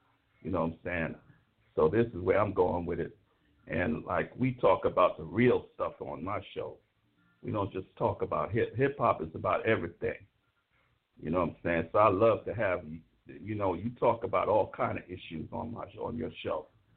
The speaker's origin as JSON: {"language": "English", "town": "Brooklyn", "region": "New York", "country": "United States", "said": "I'm an OG. I come from Brooklyn. I know what how hip-hop started and what it was supposed to sound like."}